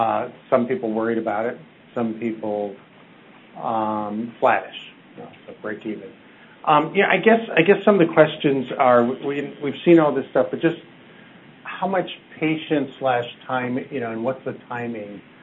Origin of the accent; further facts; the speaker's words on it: Chicago, Illinois, United States; I'm from Chicago.